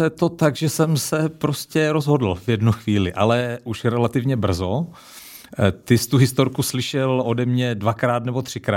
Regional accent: Zlín, Zlín Region, Czechia; Jsem ze Zlína, ano.

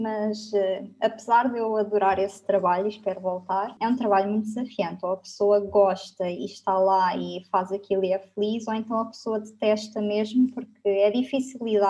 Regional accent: Lisbon, Portugal; tenho 26 anos, eu sou de Lisboa.

